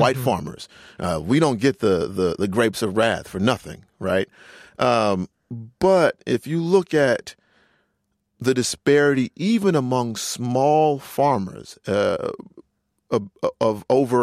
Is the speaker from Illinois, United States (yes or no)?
no; North Carolina, United States; I'm from North Carolina